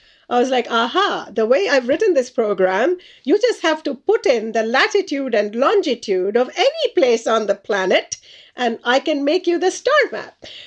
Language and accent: English; India; You know, I grew up in India as a child